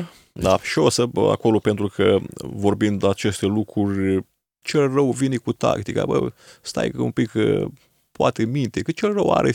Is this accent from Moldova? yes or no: no; Deva, Hunedoara County, Romania; born there; cum am fost născut la Deva